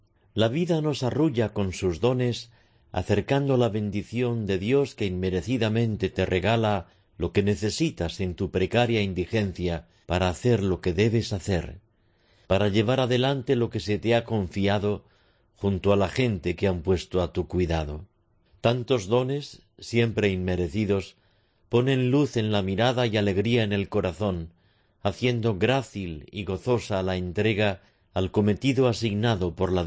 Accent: Madrid, Community of Madrid, Spain; Yo soy de Madrid, él asturiano. Yo he vivido en muchos sitios dentro y fuera de España por mis estudios y docencia.

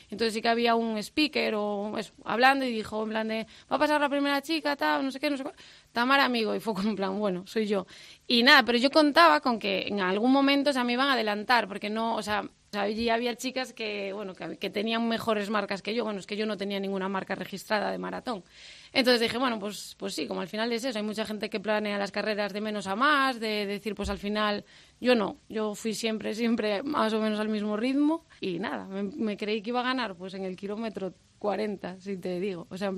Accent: Otero de Toral de los Vados, Castile and León, Spain; Bueno, pertenezco sí a Toral de los Vados, pero soy de Otero de Toral de los Vados.

